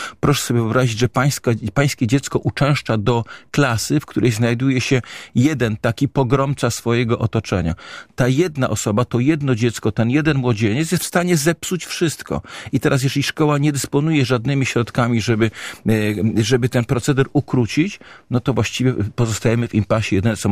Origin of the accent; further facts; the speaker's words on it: Poznań, Greater Poland Voivodeship, Poland; Wie pan, ja jestem z Dolnego Łazarza.